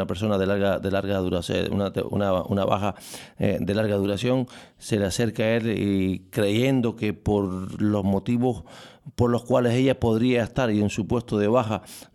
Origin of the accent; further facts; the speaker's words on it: Spain; realmente el que asume todos estos costos somos todos los españoles